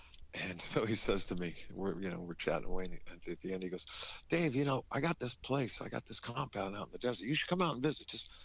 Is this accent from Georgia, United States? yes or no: no; Downey, California, United States; Downey, California is about 15 miles southeast of downtown Los Angeles. And when I was a kid, Downey was it was transitioning from being orange groves and avocado groves and bean fields